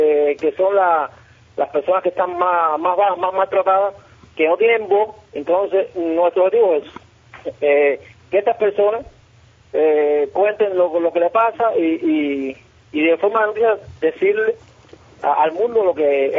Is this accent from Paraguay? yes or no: no; Cuba